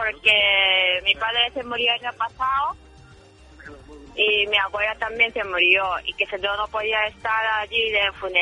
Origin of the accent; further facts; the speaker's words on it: Catalonia, Spain; que yo soy catalana